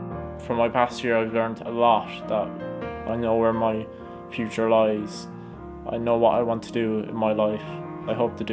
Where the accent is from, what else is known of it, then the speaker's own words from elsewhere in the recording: Tralee, Munster, Ireland; I'm 18. I'm from Tralee, County Kerry.